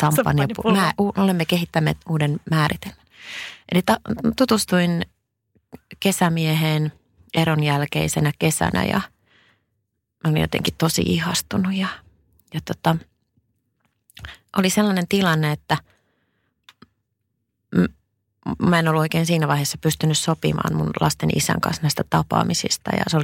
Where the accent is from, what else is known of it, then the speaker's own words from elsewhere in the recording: Savonia, Finland; Mä oon Savosta kotoisin, en ihan Mikkelistä, mutta...